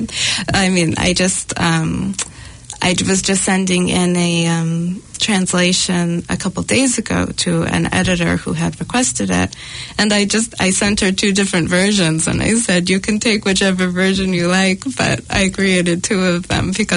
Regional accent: Massachusetts, United States; I grew up in Massachusetts

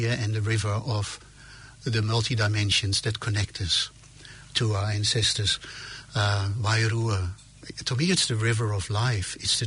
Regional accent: Netherlands; English is a second language; now in New Zealand; I wasn't grown up in New Zealand. I came from Holland.

